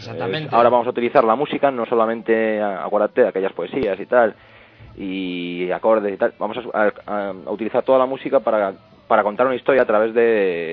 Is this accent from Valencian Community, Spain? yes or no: no; Asturias, Spain; also born or lived in Vallecas, Madrid; Yo soy medio asturiano, medio vallecano, ya sabéis.